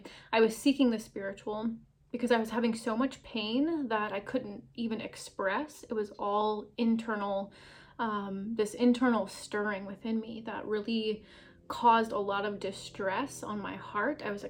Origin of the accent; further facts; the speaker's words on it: Iowa, United States; I'm 32 years old. I'm from Iowa, and this is the testimony of how Jesus Christ saved me.